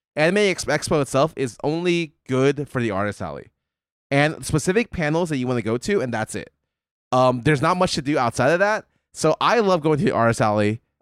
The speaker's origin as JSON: {"language": "English", "region": "Texas", "country": "United States", "said": "like, I come from Texas, and everyone's a truck driver."}